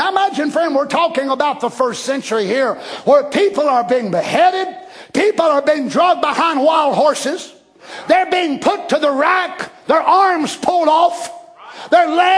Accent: United States; They thought I was a Canadian. Boy, I'm glad I'm an American.

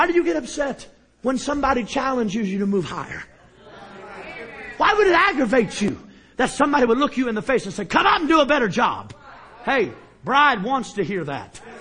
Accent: Ohio, United States; I'm from Ohio, okay? Ohioans, I very rarely ever saw them shout.

